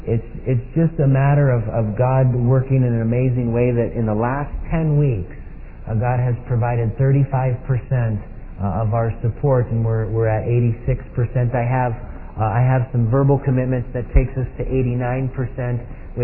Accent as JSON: {"language": "English", "region": "Pennsylvania", "country": "United States", "tie": "born or raised there", "said": "I was born and raised in Pennsylvania."}